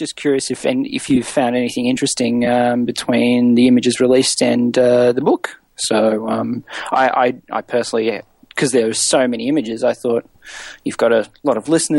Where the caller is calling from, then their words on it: Australia; I'm calling you from Australia.